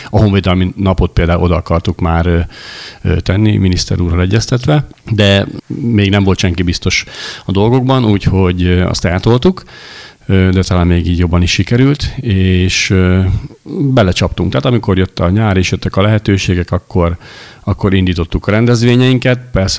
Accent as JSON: {"language": "Hungarian", "country": "Hungary", "tie": "born or raised there", "said": "Hát mi ott nőttünk fel a Tisza mellett"}